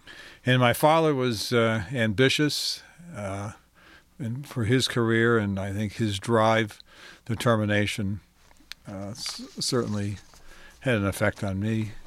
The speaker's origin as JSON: {"language": "English", "town": "Detroit", "region": "Michigan", "country": "United States", "tie": "born or raised there", "said": "So I had a pretty basic, normal life growing up in Detroit."}